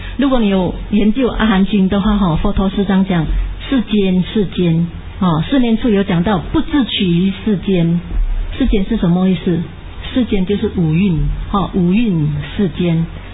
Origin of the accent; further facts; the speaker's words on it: Malaysia; 我是马来西亚人嘛，我们马来文也是叫 Bumi